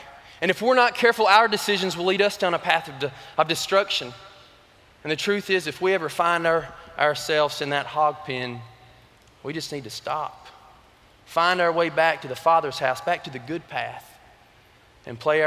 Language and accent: English; Alabama, United States; I am from Alabama.